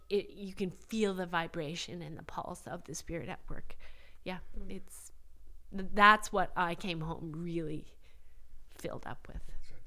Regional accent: Vancouver, British Columbia, Canada; And I said, oh, I'm from Vancouver, you know, British Columbia.

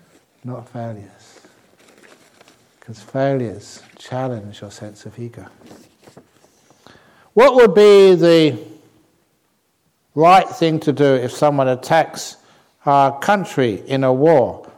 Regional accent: England, United Kingdom; born there; I was born in England.

